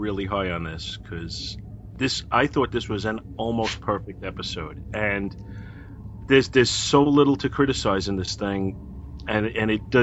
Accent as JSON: {"language": "English", "region": "New York", "country": "United States", "said": "We're both from New York. Of course I know him."}